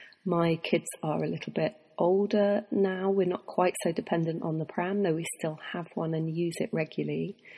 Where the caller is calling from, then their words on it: London, United Kingdom; I'm an artist and an academic, and I'm calling from London, England.